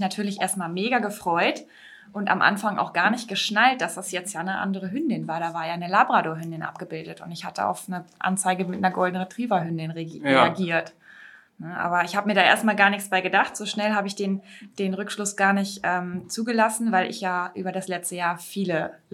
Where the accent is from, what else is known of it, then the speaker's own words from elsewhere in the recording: Lower Saxony, Germany; als bei uns in Niedersachsen